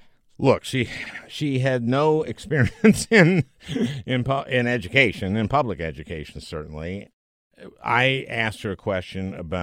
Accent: United States; Well, I think it's because I'm an American going through this time

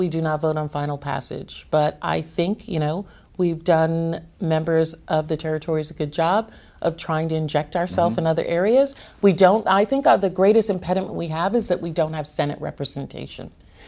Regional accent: Brooklyn, New York, United States; You know, you said I grew up in Brooklyn. Mm-hmm. You know, us Brooklynites are always watching out for people in Manhattan trying to hustle us.

